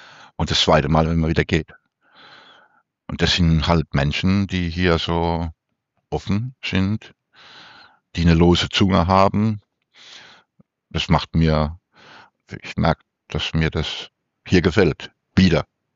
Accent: Mannheim, Baden-Württemberg, Germany; Und wie man hier sagt, in Mannheim oder in der Region, ich bin im Apache-Viertel geboren.

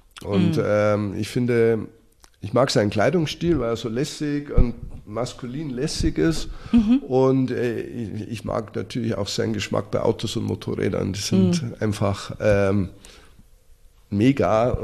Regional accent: Bavaria, Germany; Als Bayer natürlich schon Biertrinker

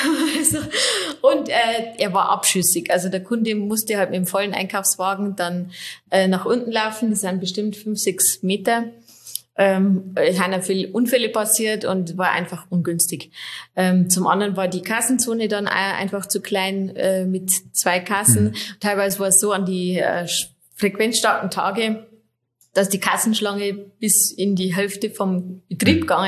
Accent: Schönsee, Bavaria, Germany; Ich bin nicht gebürtige Oberfichtacherin, sondern ich komme aus Schönsee, so 13 Kilometer weiter östlich.

